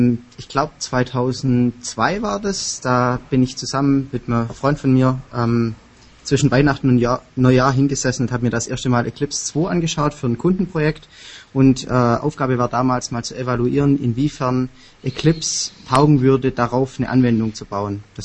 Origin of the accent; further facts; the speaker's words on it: Heidenheim, Baden-Württemberg, Germany; ich komme aus Heidenheim in der Nähe von Ulm.